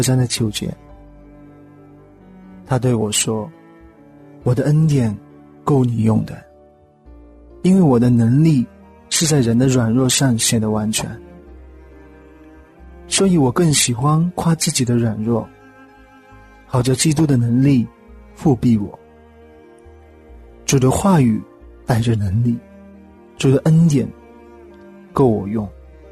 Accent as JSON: {"language": "Chinese", "town": "Wenzhou", "region": "Zhejiang", "country": "China", "moved": "as an adult", "lives_now": "Serbia", "said": "我是温州人，2012年4月份来到塞尔维亚。"}